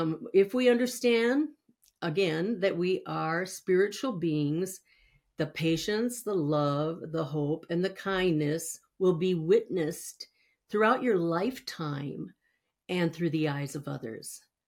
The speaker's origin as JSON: {"language": "English", "town": "Richfield", "region": "Minnesota", "country": "United States", "tie": "born or raised there", "also_born_or_lived": "Seattle", "said": "I was born in Seattle and then taken home to Richfield, Minnesota. And my parents were, of course, very religious, and I was raised with the Bible, and I had a Catholic background."}